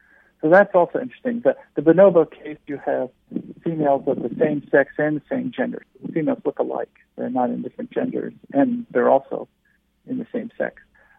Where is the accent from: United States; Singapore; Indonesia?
Indonesia; also born or lived in Philippines; I grew up in Indonesia and the Philippines